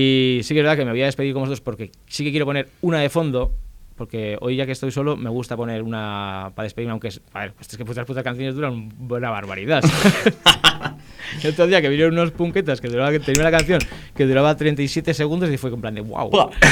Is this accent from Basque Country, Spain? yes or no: yes; Vitoria, Basque Country, Spain; joder, que soy de Vitoria.